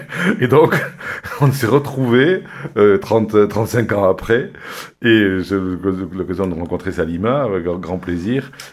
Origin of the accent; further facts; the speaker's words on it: Nouvelle-Aquitaine, France; also born or lived in Côte d'Azur; j'habitais là-bas pendant 15 ans, mais puis bien sûr ici aussi parce que je suis originaire des Landes.